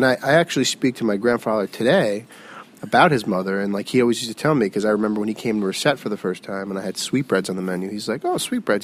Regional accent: Florida, United States; I grew up in South Florida. My very, very close, loving family.

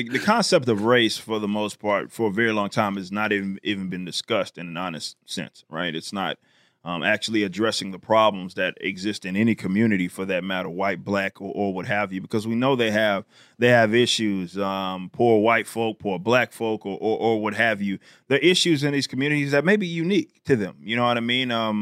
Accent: Dallas, Texas, United States; I was raised from Oak Cliff, Texas, right, or, you know, around here in South Dallas.

